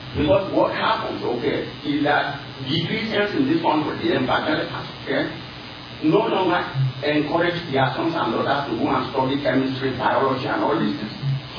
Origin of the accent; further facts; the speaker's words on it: Nigeria; English is a second language; moved away as an adult; now in United States; I am from Nigeria.